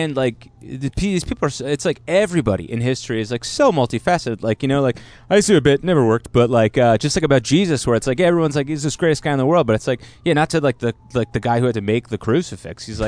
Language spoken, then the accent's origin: English; New Jersey, United States; North Jersey.